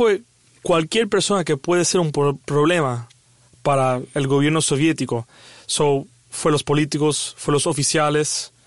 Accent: Poland; con una cultura similar, con la que nosotros somos todo polaco junto

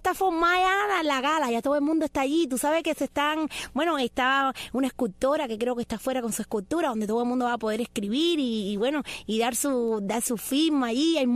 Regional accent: Cuba

